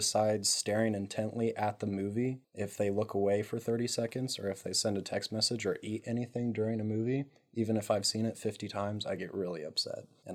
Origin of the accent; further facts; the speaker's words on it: Washington, United States; I came from the North, the Yankee land.